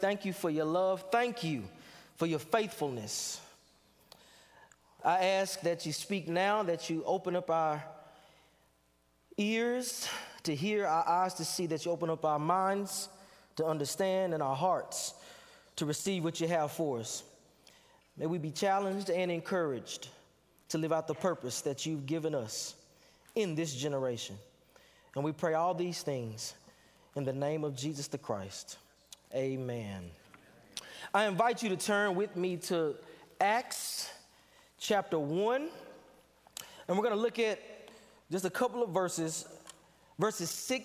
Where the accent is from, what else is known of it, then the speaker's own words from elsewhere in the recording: Dallas, Texas, United States; It's always a treat to be able to come back home. I am from Dallas, Texas.